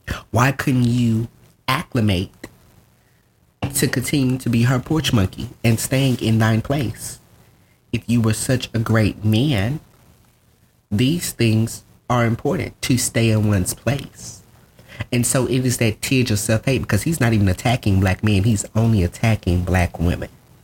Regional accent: Mobile, Alabama, United States; I grew up in Mobile too.

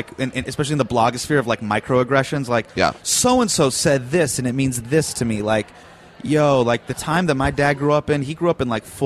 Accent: Davis, California, United States; I grew up in Davis

